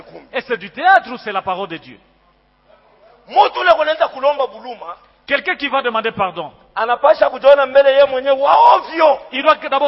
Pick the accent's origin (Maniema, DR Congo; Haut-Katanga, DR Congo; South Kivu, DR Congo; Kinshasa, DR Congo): Haut-Katanga, DR Congo; Likasi; Non, je suis de Likasi. Je suis villageois de Likasi.